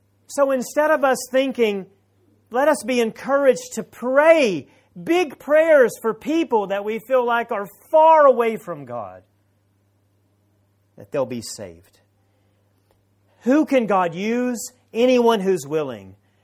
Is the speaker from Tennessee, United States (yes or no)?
yes; Tennessee, United States; I'm not from Hong Kong. I'm from the mountains of Tennessee. How did I get from there to here?